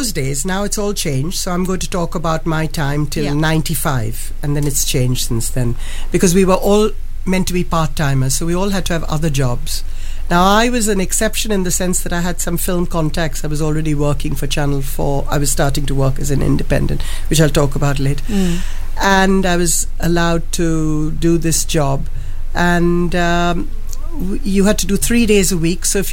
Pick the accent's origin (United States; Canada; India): India; my Hindi is not my first language, even though I'm Indian, because in India we've lost, I mean, my community particularly, we speak English much more fluently than we do Hindi.